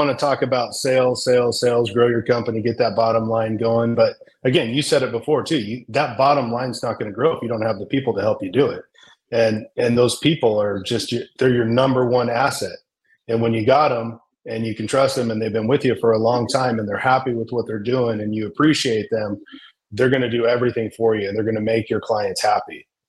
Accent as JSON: {"language": "English", "town": "Wenatchee", "region": "Washington", "country": "United States", "tie": "born there", "said": "I was born in Wenatchee, Washington."}